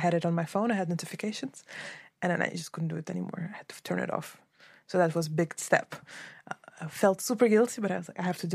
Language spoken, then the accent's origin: English; Kyiv, Ukraine; also born or lived in Odesa; Specifically, I'm from Odessa, but I grew up in Kiev. So Odessa and Kiev are my two hotspots